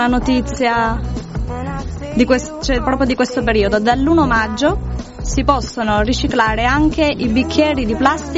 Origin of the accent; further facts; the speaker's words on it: Apulia, Italy; Nel mio paese c'è un calendario